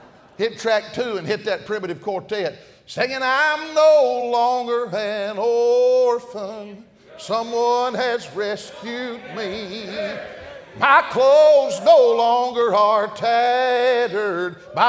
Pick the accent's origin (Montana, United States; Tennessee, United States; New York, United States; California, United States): Tennessee, United States; I'm from Tennessee. They're so superstitious up there, it's unreal.